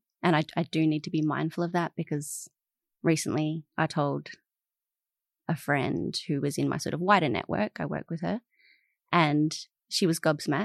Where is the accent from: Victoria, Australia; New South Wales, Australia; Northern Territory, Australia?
Northern Territory, Australia; Alice Springs; moved away as an adult; also born or lived in Adelaide; I grew up in Adelaide first and then Alice Springs.